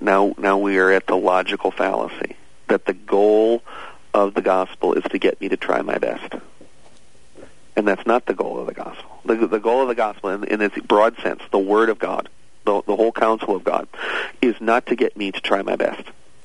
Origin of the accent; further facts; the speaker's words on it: St. Louis, Missouri, United States; I grew up in the St. Louis area.